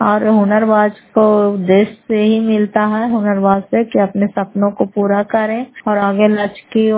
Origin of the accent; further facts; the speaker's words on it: Fatehpur, Bihar, India; घर फतेहपुर, पंचायत मकौता, जिला नालंदा, खरापसरा ब्लॉक की निवासी हूँ।